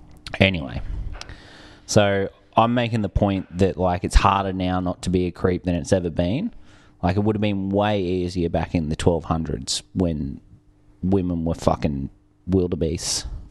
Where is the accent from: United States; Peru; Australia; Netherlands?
Australia; Taree, New South Wales; It's probably the side the effect of growing up in Taree as well.